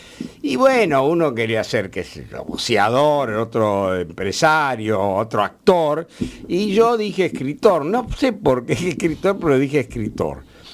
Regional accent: Barracas, Buenos Aires Province, Argentina; also born or lived in La Boca; Yo nací en La Boca y me crié en Barracas.

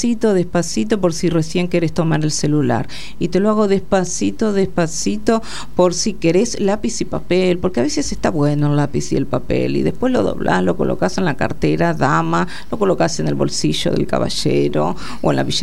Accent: La Plata, Buenos Aires Province, Argentina; Soy de La Plata, La Plata. Allá vamos, La Plata. Soy del 1-9 del 71.

